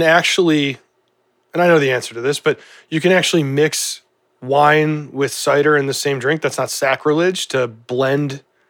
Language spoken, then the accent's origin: English; Ohio, United States; But I grew up in Ohio, and apple cider was a thing that every single fall, you know, your neighbors made apple cider.